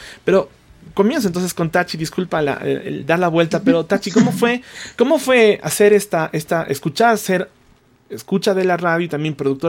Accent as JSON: {"language": "Spanish", "town": "Cuenca", "region": "Azuay", "country": "Ecuador", "said": "Estamos aquí congregados en Quito. Yo soy cuencano"}